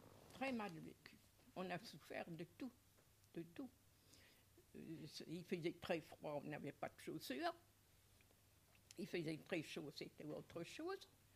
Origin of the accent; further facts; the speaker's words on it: Nouvelle-Aquitaine, France; born there; je suis née dans les Charentes